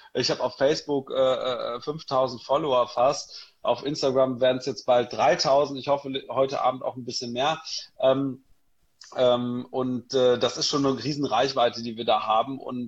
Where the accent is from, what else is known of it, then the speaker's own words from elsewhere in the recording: North Rhine-Westphalia, Germany; Ich komme aus der Nähe von Münster.